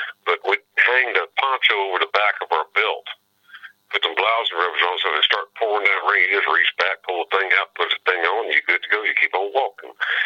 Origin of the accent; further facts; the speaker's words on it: Alabama, United States; I'm from Alabama. I'm cold. I'm freezing myself to death.